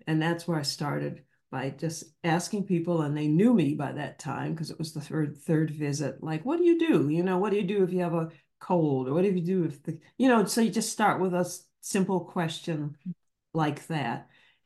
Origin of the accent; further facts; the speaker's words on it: Michigan, United States; I had never been in the South growing up in Michigan.